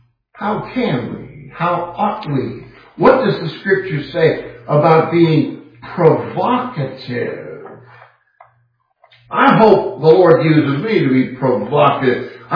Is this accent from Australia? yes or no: no; Castro Valley, California, United States; And I used to throw the Oakland Tribune in my hometown, the big city of Castro Valley.